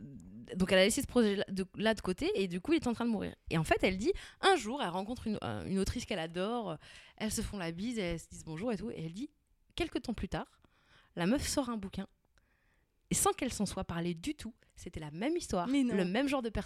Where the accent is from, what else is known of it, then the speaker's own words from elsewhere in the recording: Brittany, France; je suis allée fêter mon anniversaire avec Sophie-Marie Laroui chez moi, en Bretagne.